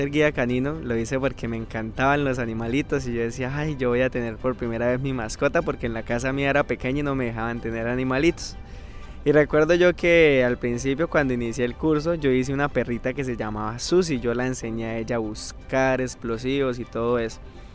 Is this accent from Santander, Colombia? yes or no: yes; Bucaramanga, Santander, Colombia; Yo soy de Bucaramanga, yo nací en Santander, pues dicen que nosotros somos bravos, que tenemos un genio templado